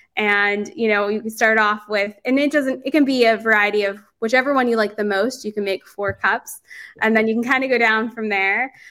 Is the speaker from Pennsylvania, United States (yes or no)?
yes; Pittsburgh, Pennsylvania, United States; Yeah, my husband likes more spicy things than I do personally